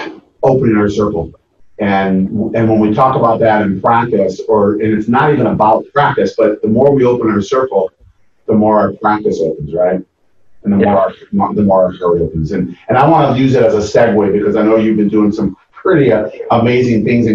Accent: Michigan, United States; Oh, I grew up outside Detroit, yada, yada, and all this stuff, right?

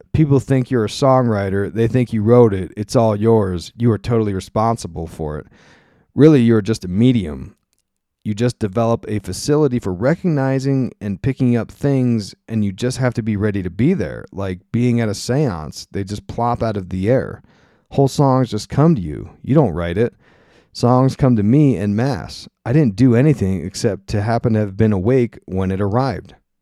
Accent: Lancaster, Pennsylvania, United States; And in fact, where I grew up in Lancaster, PA, there was a local radio station.

